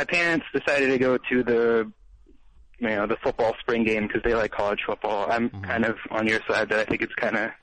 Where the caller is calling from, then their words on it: Georgia, United States; I'm from Georgia. I'm from Southeast Georgia.